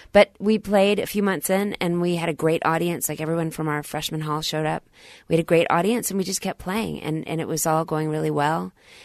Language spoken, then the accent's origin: English; Dallas, Texas, United States; I grew up in Dallas, Texas.